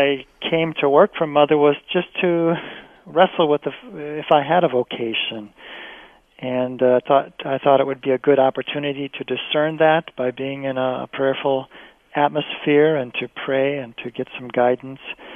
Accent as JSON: {"language": "English", "region": "Iowa", "country": "United States", "said": "And so I ended up moving to Alabama. I'm from Iowa originally"}